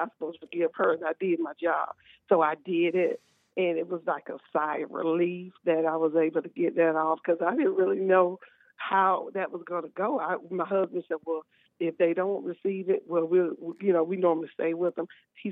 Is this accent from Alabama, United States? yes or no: yes; Alabama, United States; This weekend, I went down to my hometown, which is